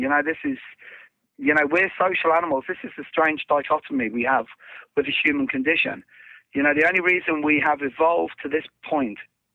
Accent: Ireland; You know, I'm Irish and I'm Catholic.

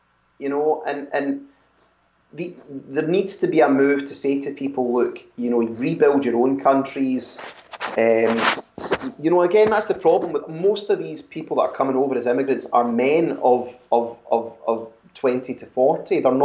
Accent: Scotland, United Kingdom; And you know, I'm Scottish, you know, and I'm a unionist.

